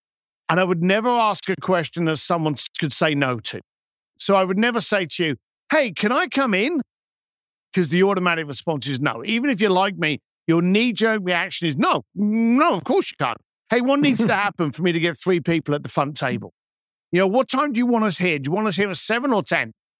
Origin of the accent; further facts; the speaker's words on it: East London, London, United Kingdom; So I came from East London. I came from a bricklaying firm.